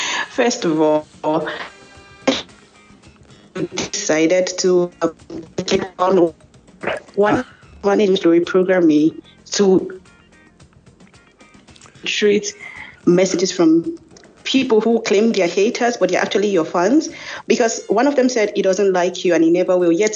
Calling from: Zurich, Switzerland; I'm calling you from Zurich.

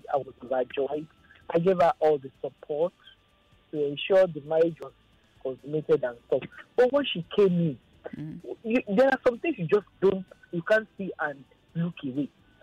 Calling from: Kenya; And I'm calling from Kenya.

